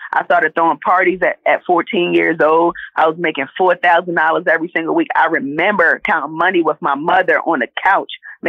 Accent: Jamaica; I'm Jamaican. I like food.

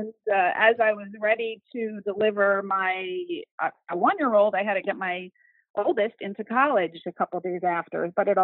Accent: New Jersey, United States; also born or lived in Staten Island, United States / St. Thomas, US Virgin Islands; I was actually born and raised in, I was born in Staten Island, moved to New Jersey, and then was actually in St. Thomas, the Virgin Islands, for 11 years. And then I came back to New Jersey in 2012.

